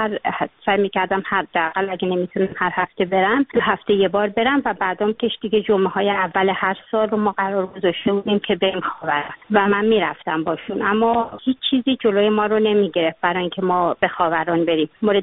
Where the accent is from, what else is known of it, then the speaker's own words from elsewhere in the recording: Iran; moved away; من حدود 14-15 سال از ایران اومدم بیرون